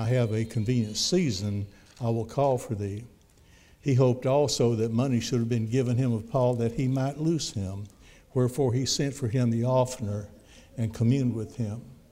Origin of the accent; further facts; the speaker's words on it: Conway, Arkansas, United States; also born or lived in Little Rock; I was born in Little Rock and grew up in Conway and have spent most of my life there.